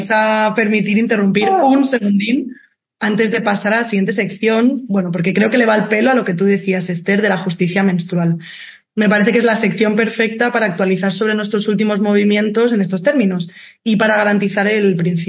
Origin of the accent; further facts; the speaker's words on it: Catalonia, Spain; also born or lived in Germany; aunque mi identidad sea, soy catalana, en el fondo, nací en Alemania y por tanto también soy alemana.